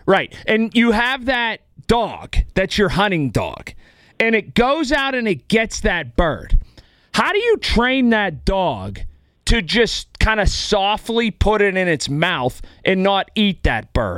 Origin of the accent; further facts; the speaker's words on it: Sharpsburg, United States; I grew up in Sharpsburg. I saw pigeons.